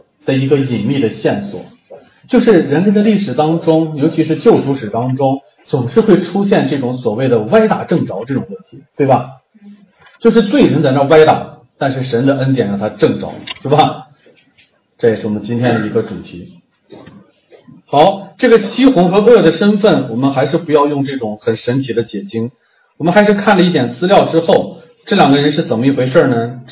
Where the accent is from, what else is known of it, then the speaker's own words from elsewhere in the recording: Shanxi, China; 我老家是山西的，但我不是要跟你讲我老家的事情